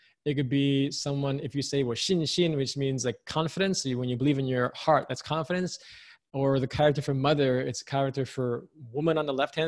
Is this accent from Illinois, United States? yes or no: no; New York, United States; And though I'm born and raised in New York and I'm an American, but my parents from Hong Kong, so I learned the language of Chinese when I grew up.